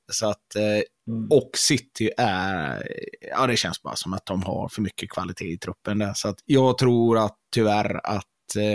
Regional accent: Gothenburg, Västra Götaland County, Sweden; som göteborgare så vill man att det ska gå bra för de flesta i Göteborgs

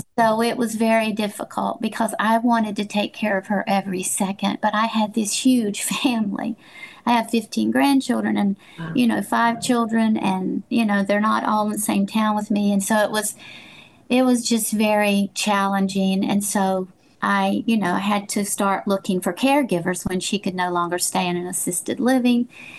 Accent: North Carolina, United States; now in Florida, United States; My mom, I live in Florida, but my mom, I grew up in North Carolina.

